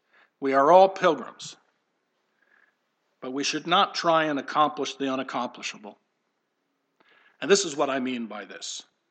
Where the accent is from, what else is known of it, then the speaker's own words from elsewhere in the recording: New Jersey, United States; or I grew up in New Jersey and I have roots there and affection for it